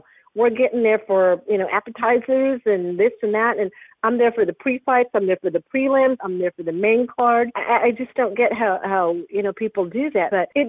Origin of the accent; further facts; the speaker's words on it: Las Cruces, New Mexico, United States; I said, hey, I'm from Las Cruces too